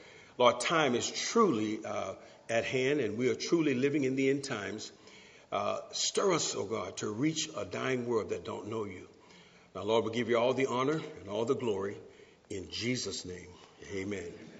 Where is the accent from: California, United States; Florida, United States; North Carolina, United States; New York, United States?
California, United States; San Diego; My wife and I, we're from San Diego, and we always like meeting nice people.